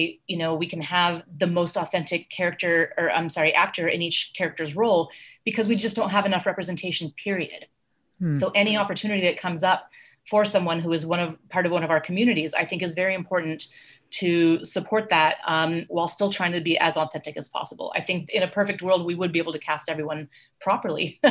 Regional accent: North India, India; speaking from, I am North Indian, and we are overrepresented in culture.

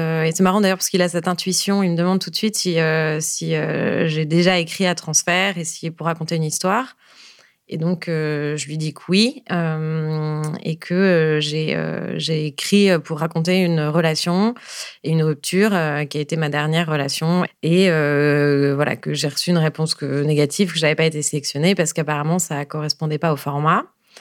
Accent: La Rochelle, Nouvelle-Aquitaine, France; je suis originaire de La Rochelle et c'est donc c'est juste à côté.

